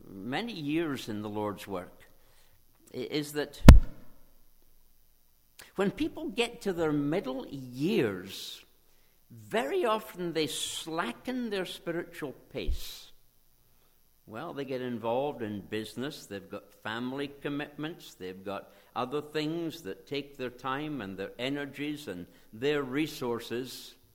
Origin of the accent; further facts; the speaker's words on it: Scotland, United Kingdom; When I grew up in Scotland, we played a board game called draughts.